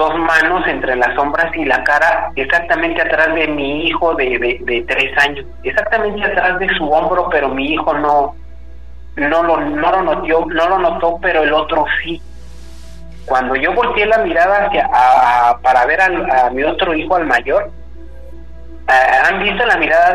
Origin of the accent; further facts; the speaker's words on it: Ecatepec, State of Mexico, Mexico; now in Cancún, Mexico; Pero yo soy del Estado de México, de Catepec, para ser preciso.